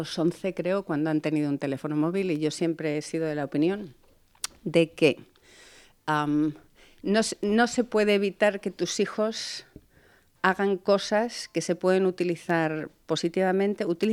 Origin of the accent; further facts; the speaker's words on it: Olmedo, Castile and León, Spain; cuando estaba en mi pueblo, en Olmedo